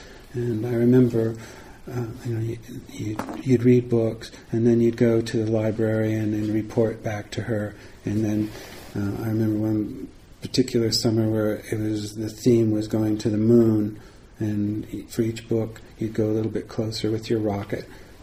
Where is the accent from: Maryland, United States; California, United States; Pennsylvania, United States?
California, United States; Monterey; I grew up in Monterey and used to go to Carmel in the summers, Carmel Valley in the summers.